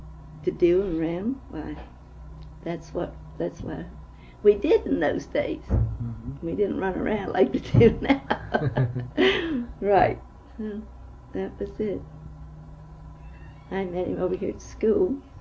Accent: Aberdeen, Maryland, United States; born or raised there; also born or lived in Perryman

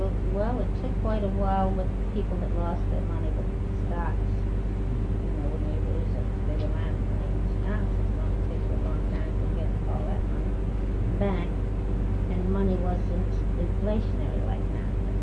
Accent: Rhode Island, United States; He said they're from Rhode Island, and he knew I was from Rhode Island.

